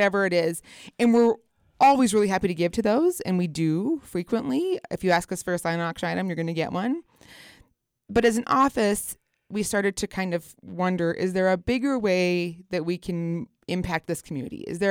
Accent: Glenwood Springs, Colorado, United States; I was born and raised in Glenwood Springs, and I grew up with a very philanthropical grandmother

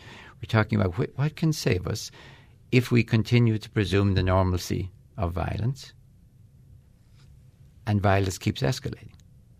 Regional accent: Florida, United States; I don't know, I'm from Florida, so maybe Disney World.

